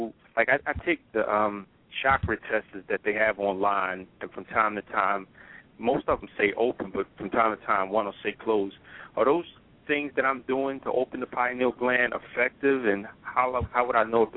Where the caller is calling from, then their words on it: Philadelphia, Pennsylvania, United States; I'm calling from Philly.